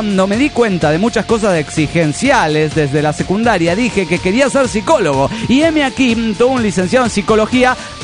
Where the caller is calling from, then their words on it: Pasto, Nariño, Colombia; A los putazos en Colombia nos reconocen enseguida por nuestro hablado o nos confunden con ecuatorianos, pero en un paseo con mis amigos a Cartagena nos confundieron varias veces con mexicanos